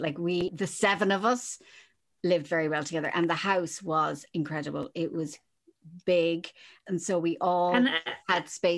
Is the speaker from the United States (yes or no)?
no; Munster, Ireland; I grew up in Kerry.